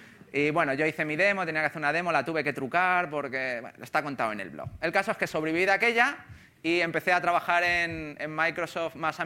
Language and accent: Spanish; Móstoles, Community of Madrid, Spain; mira, tío, yo soy de Móstoles y vamos a tener un problema serio tú y yo.